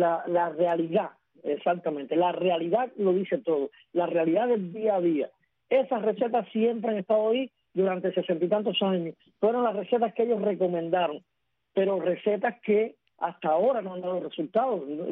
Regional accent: Cuba; nosotros como campesinos cubanos.

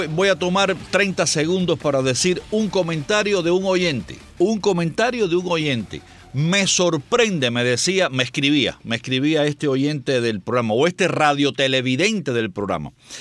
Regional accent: Guanabacoa, Havana, Cuba; moved away; Yo salí de Cuba hace ya casi 40, no, no tanto, 30 y tantos años, 30 años corto, hace que salí yo de Cuba.

